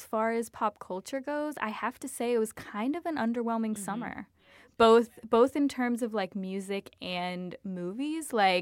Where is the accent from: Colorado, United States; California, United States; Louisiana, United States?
Louisiana, United States; but I'm from Louisiana, too. So it was really nice to be home.